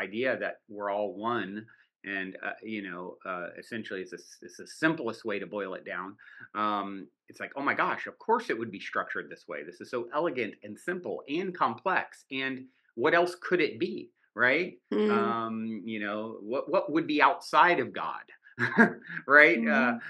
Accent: East Coast, United States; now in Los Angeles, United States; I grew up on the East Coast, currently reside in Venice Beach, Los Angeles area, California

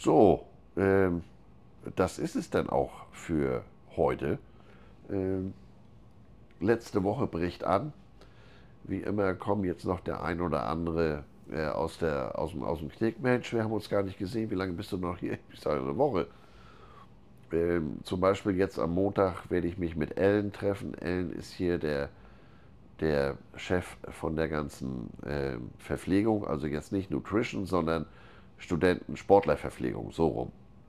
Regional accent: Flensburg, Schleswig-Holstein, Germany; da wo ich herkomme, da ist dein Name ein Sammelbegriff. Also bei uns oben in Flensburg, Hansen, Petersen, gibt es mehr als zwei.

